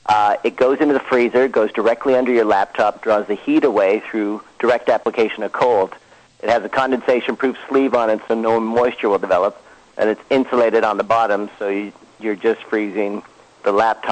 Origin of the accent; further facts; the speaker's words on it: Vancouver, British Columbia, Canada; moved away; also born or lived in Winnipeg; Originally born in Winnipeg, but spent most of my days in Vancouver on the West Coast.